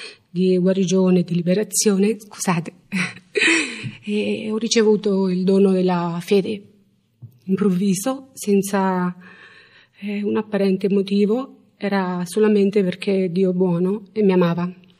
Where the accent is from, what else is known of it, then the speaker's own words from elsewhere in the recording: Marche, Italy; Io e mio marito veniamo dalla provincia di Macerata, dalle Marche.